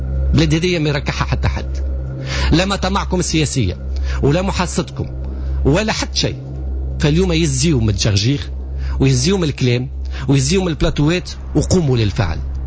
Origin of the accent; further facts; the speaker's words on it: Tunisia; وأنا تونسي وأفتخر